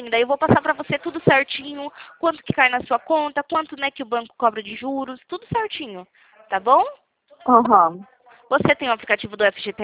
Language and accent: Portuguese; São Paulo, Brazil; eu sou de São Paulo.